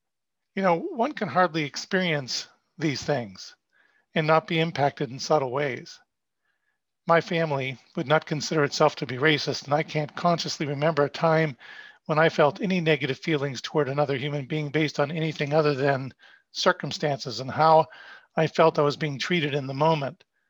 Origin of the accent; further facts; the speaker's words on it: Cleveland, Ohio, United States; also born or lived in Pittsburgh, Pennsylvania; I grew up in the United States, with most of that time being split between the Cleveland and Pittsburgh areas.